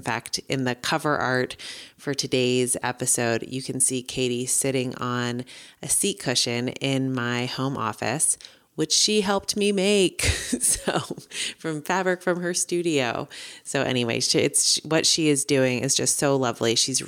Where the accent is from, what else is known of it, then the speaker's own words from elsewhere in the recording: Hyattsville, Maryland, United States; in my hometown of Hyattsville, Maryland, just outside of Washington, D.C.